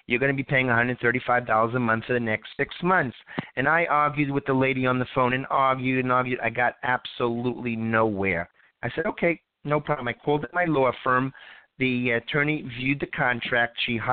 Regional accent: Florida, United States; I was driving in New York, and I was on my cell phone, and I'm from Florida.

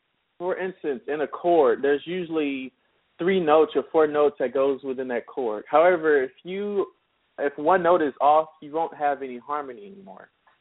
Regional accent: Houston, Texas, United States; also born or lived in Atlanta; now in Dallas, United States; I'm originally from Houston, Texas, but lived in Atlanta for a while, and I'm back here in Dallas.

